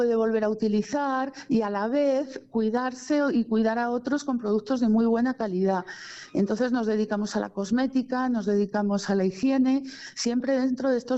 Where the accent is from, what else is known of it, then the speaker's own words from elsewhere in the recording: Madrid, Community of Madrid, Spain; moved away as an adult; Yo soy de Madrid, pero llevo viviendo aquí desde el 2004, siempre en el antiguo